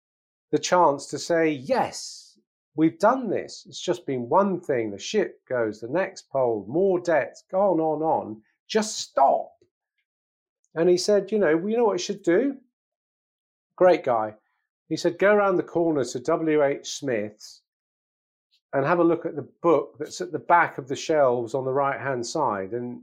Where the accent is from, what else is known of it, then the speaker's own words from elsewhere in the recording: England, United Kingdom; as an Englishman my age, had the guts